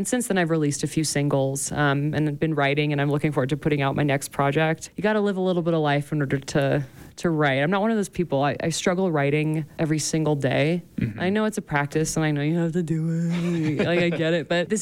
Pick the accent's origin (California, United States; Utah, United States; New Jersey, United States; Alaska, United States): Utah, United States; I grew up predominantly in Utah, came here when I was in ninth grade, lived in Park City all throughout high school.